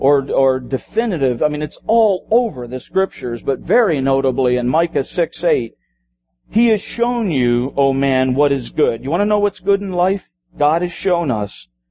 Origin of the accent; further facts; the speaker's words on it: Philippines; I grew up in the Philippines. That helps.